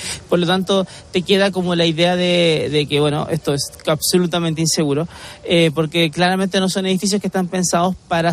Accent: Chile; como chileno dices, ¿por qué está temblando en Marrakech?

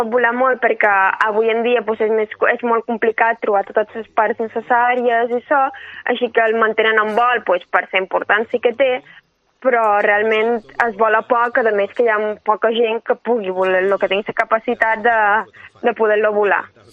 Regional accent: Balearic Islands, Spain; jo sóc una atleta de Menorca, de Damó

